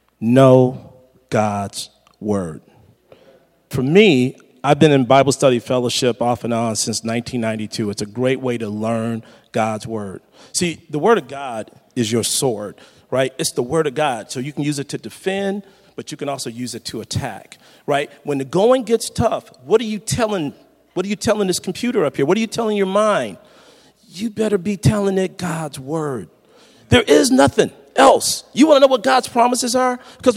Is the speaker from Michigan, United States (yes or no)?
yes; Detroit, Michigan, United States; they don't know I grew up in Detroit. But I'm from Detroit, Motown. I'll be that in my heart forever.